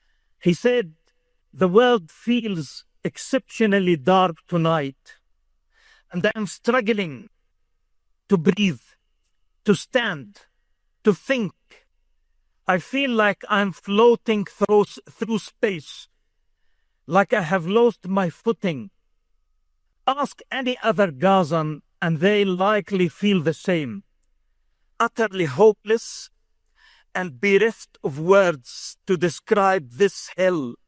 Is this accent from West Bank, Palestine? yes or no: no; Gaza City, Gaza Strip, Palestine; English is a second language; Gaza, my hometown, Gaza City, and I myself was born in the Nusayrat refugee camp